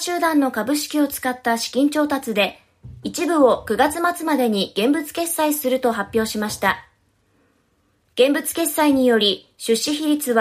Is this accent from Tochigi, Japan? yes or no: no; Ibaraki, Japan; 私は地元茨城県にある筑波山に遠足で行ったこと